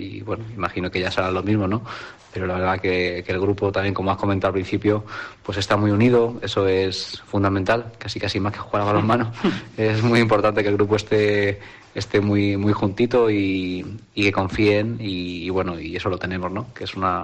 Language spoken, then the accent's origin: Spanish; Petrer, Valencian Community, Spain; vengo de Petrer, del mismo pueblo